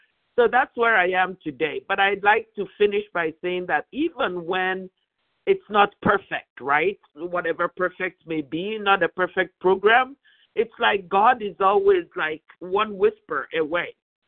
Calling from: California, United States; I'm calling from California.

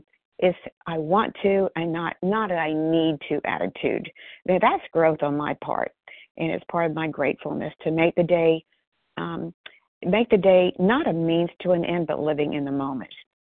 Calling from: Athens, Georgia, United States; compulsive eater from Georgia, outside Athens, Georgia.

